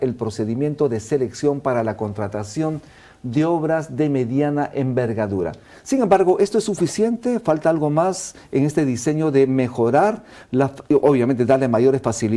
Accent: Oropesa, Cusco, Peru; Oropesa, Cusco en mi tierra.

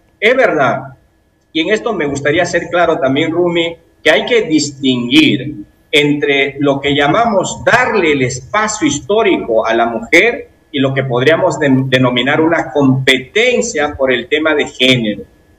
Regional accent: Amazon, Peru; Esa es la visión que como peruanos y amazónicos debemos trabajar.

